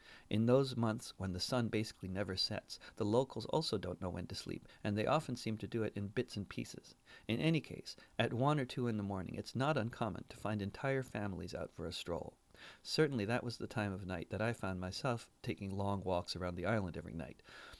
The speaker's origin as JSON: {"language": "English", "region": "New England", "country": "United States", "tie": "born or raised there", "said": "Now, I grew up in New England, and I'm deeply familiar with maple syrup"}